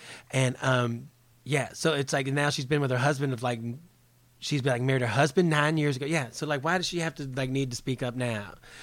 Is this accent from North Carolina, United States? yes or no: yes; Charlotte, North Carolina, United States; I grew up right outside of Charlotte, and it pretty much was like the buckle of the Bible Belt when I was living there.